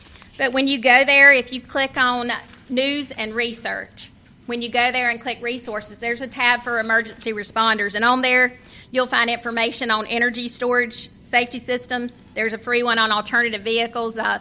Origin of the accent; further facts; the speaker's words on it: North Carolina, United States; I am from North Carolina, just south of Raleigh